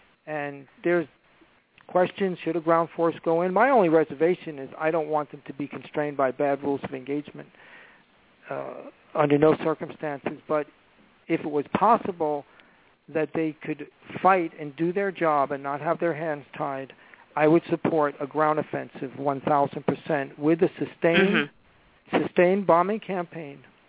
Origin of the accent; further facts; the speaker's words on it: United States; You know, as an American, it's disgraceful that at such a consequential moment